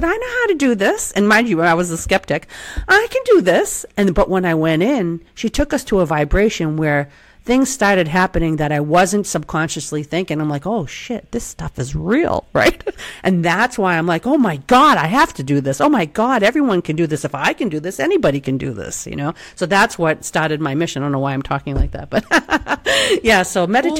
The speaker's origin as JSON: {"language": "English", "country": "India", "said": "I'm coming from India"}